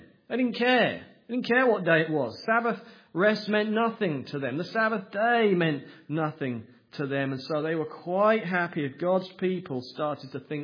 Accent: East of England, United Kingdom; growing up in Norfolk in England

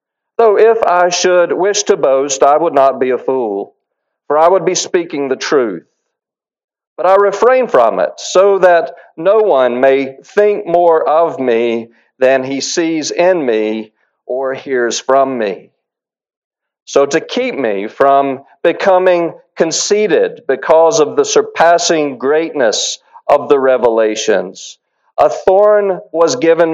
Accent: South Carolina, United States; now in Indianapolis, United States; As you might already know, I'm not from Indy, not even close. I'm from South Carolina, but I found Indiana folks to be very hospitable.

